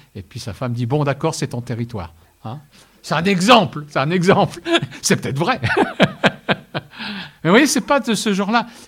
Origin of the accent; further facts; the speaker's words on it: France; Donc, mon statut à moi, c'était d'être apatride. Il a fallu que j'attende de faire mon service militaire pour choisir et dire, bon, je suis français.